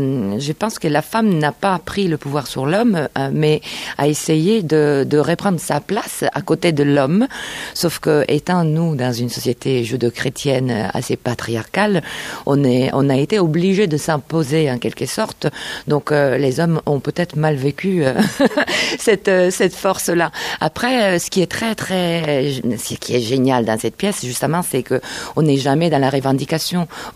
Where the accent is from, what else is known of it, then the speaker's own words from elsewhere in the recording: Italy; French is a second language; Moi, je suis italienne, comme vous l'aurez un peu dans l'intuition de mon accent, un peu vaguement compris.